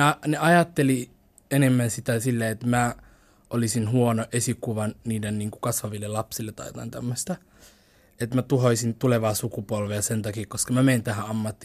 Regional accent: Somalia; mä oon somalialainen ja meidän sininen taivaan värinen lippu

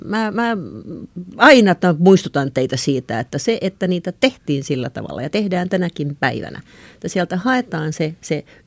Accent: Helsinki, Uusimaa, Finland; mä olen Helsingistä, että … Helsingistä

